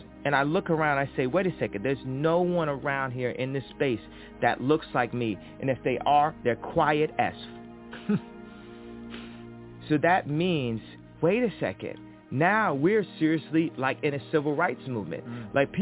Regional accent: Chicago, Illinois, United States; never think that I'm not from Chicago for one second.

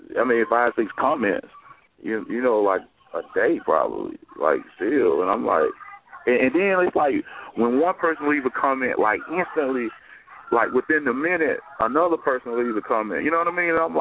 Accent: the Carolinas, United States; And, you know, I'm from the Carolinas, so when I found out all this stuff was going on in Charlotte, I was, like, bugging out.

